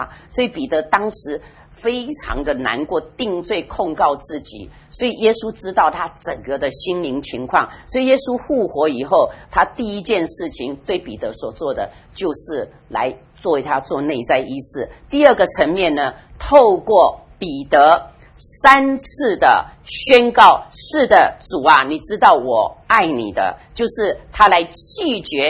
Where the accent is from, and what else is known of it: China